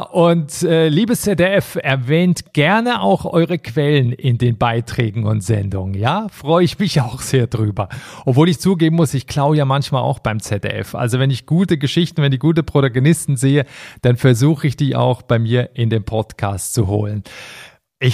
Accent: Switzerland; Ich bin Schweizer, ja. Ich kann doch selber nicht richtig die Grammatik, ja.

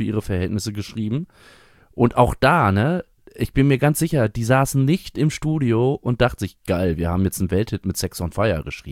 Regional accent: Bünde, North Rhine-Westphalia, Germany

